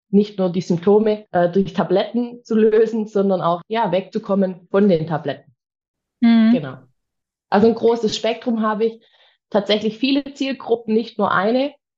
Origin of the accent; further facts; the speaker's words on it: Balingen, Baden-Württemberg, Germany; Ich komme aus Balingen